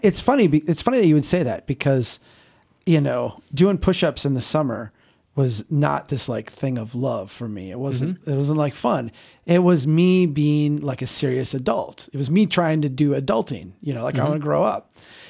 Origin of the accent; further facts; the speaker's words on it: United States; Because I'm an American.